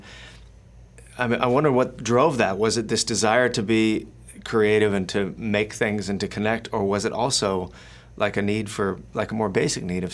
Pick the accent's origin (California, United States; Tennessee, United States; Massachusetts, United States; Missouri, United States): California, United States; Fullerton; I grew up in Fullerton, and it was sort of the first wave of punk rock in my area.